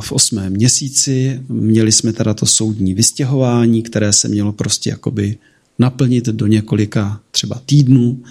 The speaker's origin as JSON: {"language": "Czech", "town": "Liberec", "region": "Liberec Region", "country": "Czechia", "said": "Zároveň v Liberci, protože oba pocházíme z Liberce"}